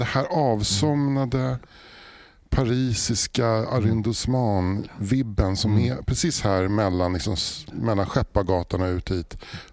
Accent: Stockholm, Stockholm County, Sweden; Jag är ändå infödd stockholmare.

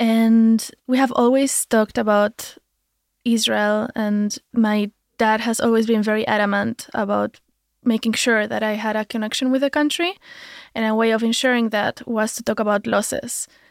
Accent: Spain; I grew up in Spain. My dad is Jewish and my mom is Christian. Both of them are atheists.

